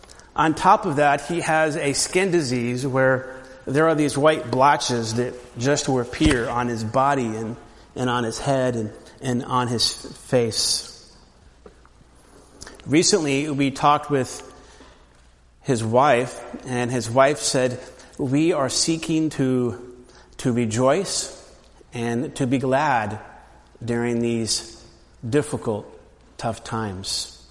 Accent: Orlando, Florida, United States; I have a friend that I grew up with in Orlando

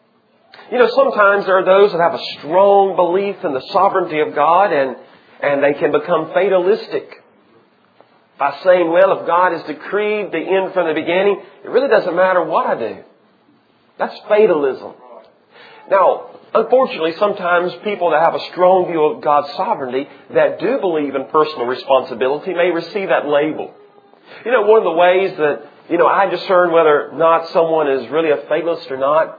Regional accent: Georgia, United States; See, I'm from South Georgia. I was raised on a farm, and we never wore seatbelts.

